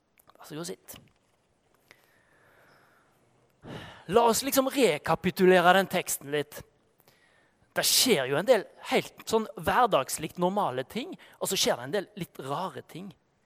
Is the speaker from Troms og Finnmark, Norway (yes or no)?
no; Bømlo, Vestland, Norway; Nei, jeg kommer fra Bømlo, og så begynner man å prate litt om det.